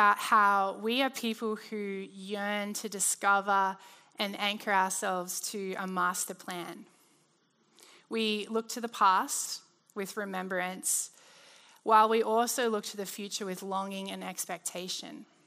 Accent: Australia; so I grew up in Australia. When I was 6 years old, my parents moved us kind of from like an urban area right to the outback.

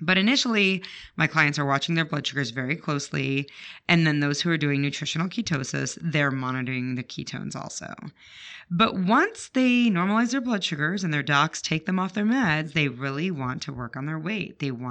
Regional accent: Chicago, Illinois, United States; But I'll tell you, I grew up in Chicago. We do not eat thin crust pizza.

